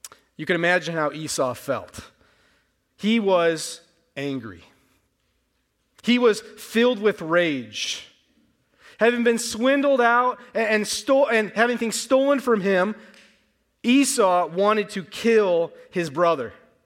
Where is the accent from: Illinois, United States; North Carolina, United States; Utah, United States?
Illinois, United States; now in Marshfield, United States; Now, I'm originally from Illinois, and since moving to Marshfield, I've learned that a number of you love to travel north in the summer